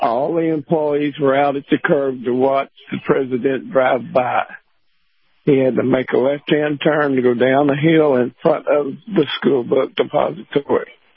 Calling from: Florida, United States; I'm calling from Florida.

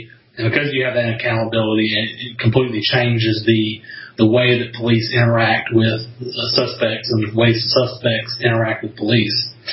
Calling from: Florida, United States

